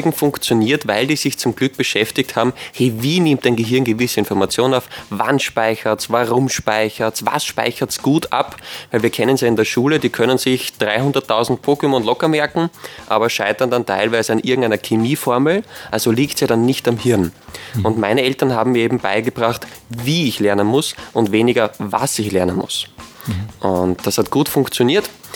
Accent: Wiener Neustadt, Lower Austria, Austria; wie ich schon gesagt habe, bin aus Wiener Neustadt, also gleich aus der Umgebung.

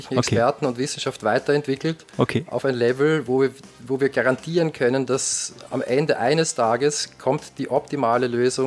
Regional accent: Austria; Also ich bin auch ein typischer Österreicher mit Wurzeln in vielen Teilen Europas.

